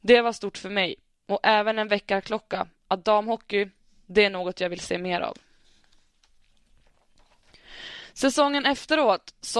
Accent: Kramfors, Västernorrland County, Sweden; Jag tränade på veckorna hemma i Kramfors

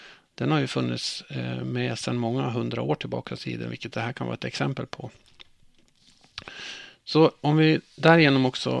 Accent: Gävleborg County, Sweden; jag är ursprungligen född och uppvuxen i Hälsingland

